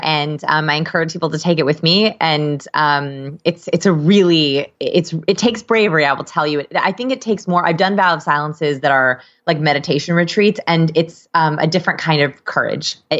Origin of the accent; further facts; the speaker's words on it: Portland, United States; I'm in marketing and I've been doing it for about 5 years and I grew up here in Portland